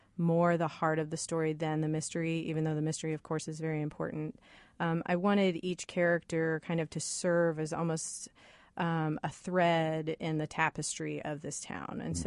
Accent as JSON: {"language": "English", "town": "Fort Wayne", "region": "Indiana", "country": "United States", "said": "I am. I'm from Fort Wayne."}